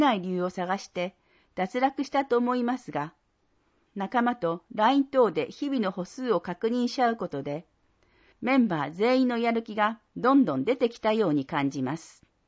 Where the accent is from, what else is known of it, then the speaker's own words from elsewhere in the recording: Otaru, Hokkaido, Japan; also born or lived in Sapporo; 同じ雪国でも私の生まれ育った小樽、札幌は津南の積雪の半分くらい。